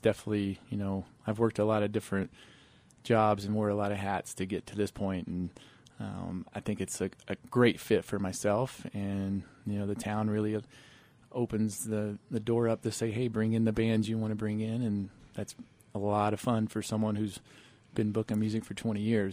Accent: Bristol, United States; But for me, like I grew up in Bristol, Tennessee, Virginia, and used to work for the birthplace of country music.

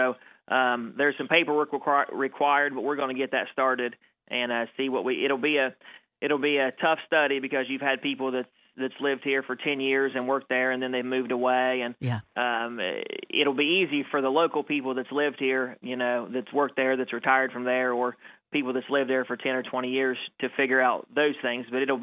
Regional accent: United States; I'll call it the A plant because I was born and raised in Pike County, so that's what we called it back then.

